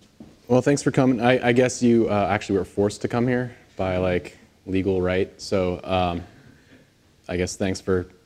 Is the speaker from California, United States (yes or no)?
yes; California, United States; I was born and raised in the Bay Area.